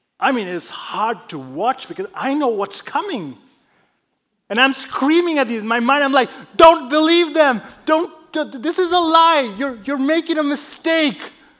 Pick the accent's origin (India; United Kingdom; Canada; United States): India; I'm Indian, which is what I do. It's the one sport we're good at.